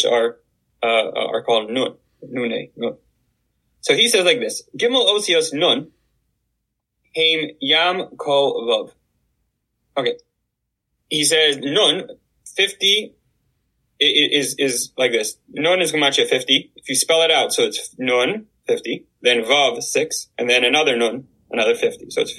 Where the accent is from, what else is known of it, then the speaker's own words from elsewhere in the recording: Canada; I'm ashamed to say I'm Canadian